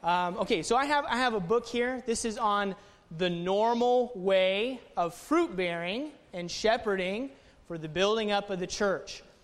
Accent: Knoxville, Tennessee, United States; Okay, well … I'm from Knoxville, Tennessee.

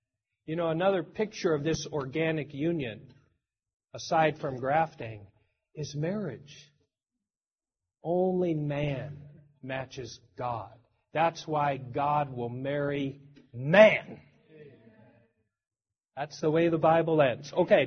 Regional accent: Washington, United States; I come from Washington. We grow apples there.

